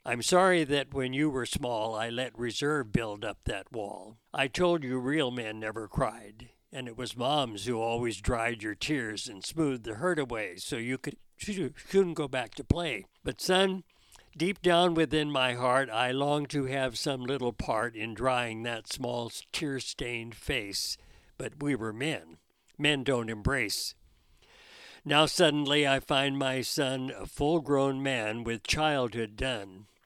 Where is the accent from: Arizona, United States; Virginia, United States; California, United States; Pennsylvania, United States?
California, United States; Delray; You know, I came from Delray, California, on a farm, and many of my school buddies and friends were Japanese.